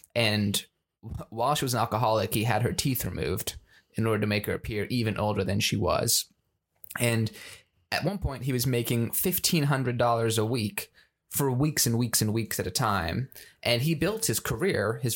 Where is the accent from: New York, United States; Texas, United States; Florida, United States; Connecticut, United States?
Connecticut, United States; which is actually pretty close to where I grew up in Connecticut.